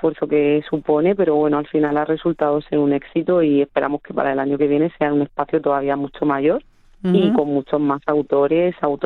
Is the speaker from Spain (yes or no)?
yes; Region of Murcia, Spain; accent: Murcian; aunque obviamente yo me he criado en Murcia y claro, como digo yo, claro, yo fui nacido y criado en la región de Murcia, que por eso digo bonico, bonica, me como la S y bueno, tengo un acentazo del que me siento súper orgullosa